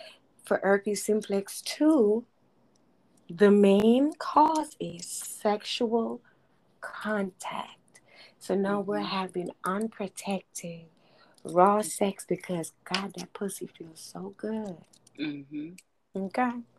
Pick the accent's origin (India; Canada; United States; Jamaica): Jamaica; it's because I'm Jamaican